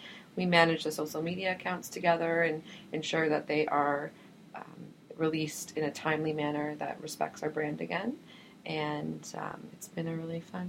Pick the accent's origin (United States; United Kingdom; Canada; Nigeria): Canada; Waterloo, Ontario; So I grew up in Waterloo.